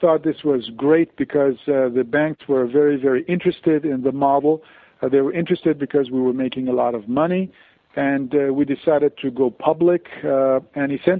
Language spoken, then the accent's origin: English; Tehran, Tehran Province, Iran; now in United States; I was born and raised in Tehran, Iran.